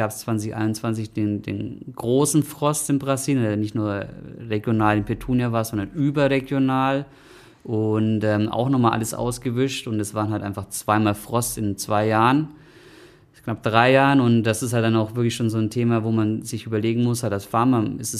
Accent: Nuremberg, Bavaria, Germany; ich komme aus Nürnberger Ecke

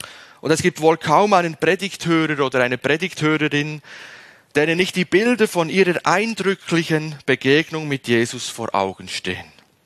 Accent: Switzerland; das habe ich als Schweizer einfach irgendwie mitgekriegt

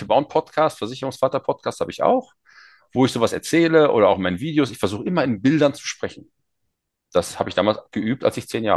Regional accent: Bochum, North Rhine-Westphalia, Germany; born there; Ich bin im Grunde Bochumer, aber ich bin ja in Bochum geboren. Deswegen Bochum, ja.

